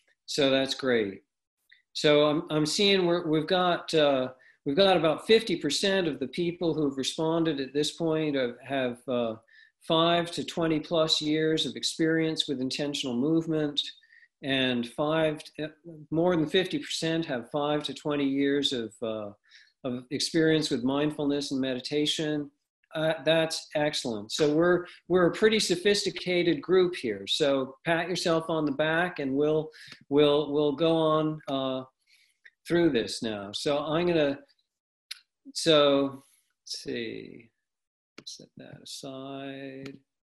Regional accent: Talent, Oregon, United States; I live in Southern Oregon in the United States, and in fact, you may have seen my hometown of Talent in the news a month ago

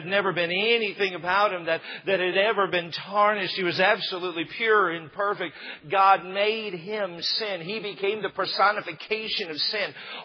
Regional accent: United States; many of us second generation Christians and growing up in America and our culture

